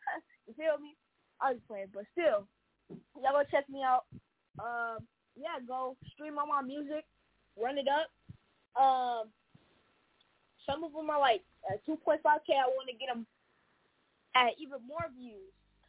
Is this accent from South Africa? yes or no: no; Stockton, California, United States; I'm from Stockton, California.